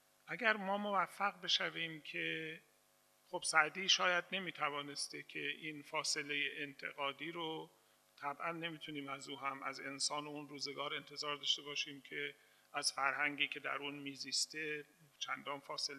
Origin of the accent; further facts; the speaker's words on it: Iran; منم هم ایرانی هستم، هم زبانم فارسی است، هم فرهنگم ایرانی است، خیلی هم بهش افتخار میکنم